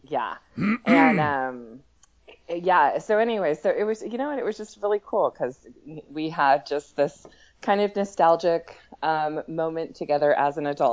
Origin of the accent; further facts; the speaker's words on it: California, United States; And what made it special was when we grew up in Northern California, we were diehard sports fans.